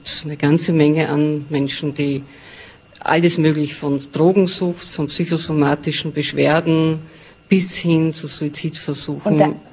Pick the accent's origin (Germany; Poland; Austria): Austria; Es gibt auch eine Empfehlung bei uns in Österreich, dass sie einfach Therapie machen müssen.